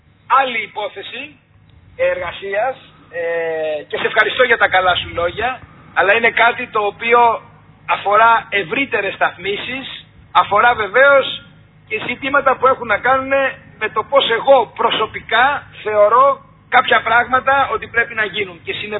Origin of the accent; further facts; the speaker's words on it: Kefalonia, Ionian Islands, Greece; Εγώ γουστάρω την Κεφαλονιά γιατί είναι η πατρίδα μου